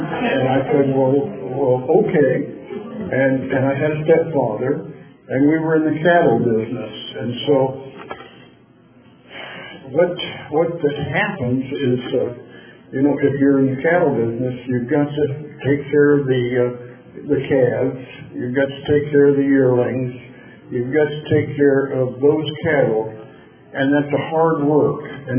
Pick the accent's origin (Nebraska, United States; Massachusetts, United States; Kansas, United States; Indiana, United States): Kansas, United States; born there; I was born in Kansas. I'm a Kansas Jayhawk. I was born that way, and I went to University of Kansas.